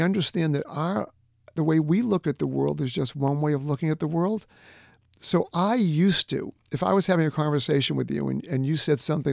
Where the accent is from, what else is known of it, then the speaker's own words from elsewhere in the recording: Boston, Massachusetts, United States; I grew up in the Northeast. I grew up in Boston. I went to an Ivy League school. I was brought up Jewish.